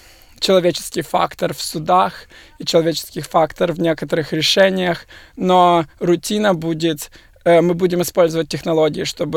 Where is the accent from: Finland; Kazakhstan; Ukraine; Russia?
Ukraine; Odesa, Odesa Oblast; moved away as an adult; now in Melbourne, Australia; Я из Одессы приехал сейчас в Мельбурн 7 лет назад, чтобы учиться.